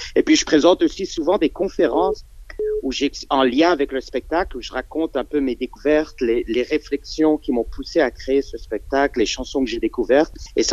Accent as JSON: {"language": "French", "town": "Montreal", "region": "Quebec", "country": "Canada", "tie": "born or raised there", "said": "Mon premier groupe, quand j'étais jeune à Montréal, je suis pas si vieux"}